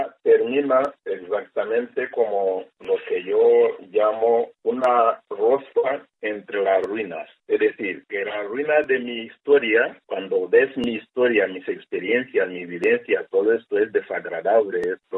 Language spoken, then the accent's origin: Spanish; Rwanda; Spanish is a second language; moved away; conocía mi país porque había vivido en mi país y conocía mi problema porque había salido de Ruanda a causa de genocidio